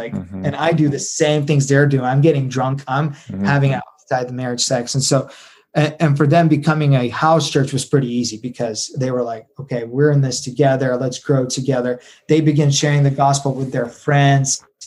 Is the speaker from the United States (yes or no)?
no; Uzbekistan; And so I, as a white guy, even though I'm from Uzbekistan, everybody thinks I'm just a white guy, American.